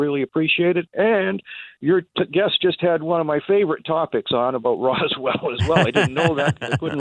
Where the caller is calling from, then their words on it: Ontario, Canada; I'm calling from Ontario, Canada